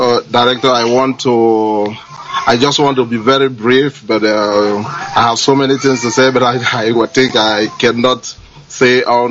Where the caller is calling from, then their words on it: China; I am calling from China.